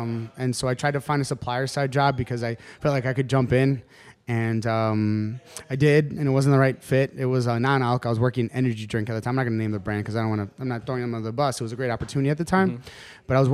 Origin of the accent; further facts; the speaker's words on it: New York, United States; also born or lived in Colombia; So I was actually born in Colombia. I came here when I was one. By here, I mean New York. I've been in New York ever since. Queens, mainly.